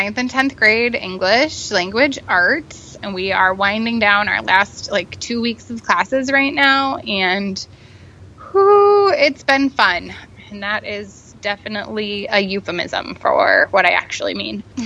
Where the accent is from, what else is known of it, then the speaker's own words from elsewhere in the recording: Midwest, United States; now in Washington, United States; I'm in my late 20s. I'm originally from the Midwest. I'm very religious. Love living in Northeast D.C.